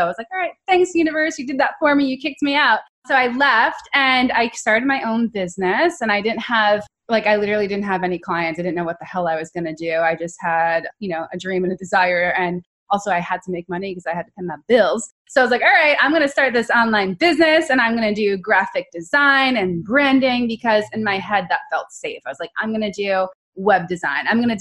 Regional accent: New York, United States; obviously … I am originally from New York. Right now I'm bi-coastal between New York and California.

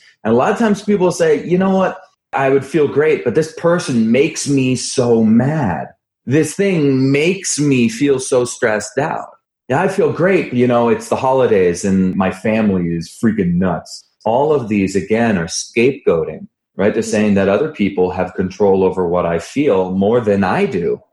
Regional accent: New Jersey, United States; Especially, I grew up in New Jersey. I used to go up to New York all the time

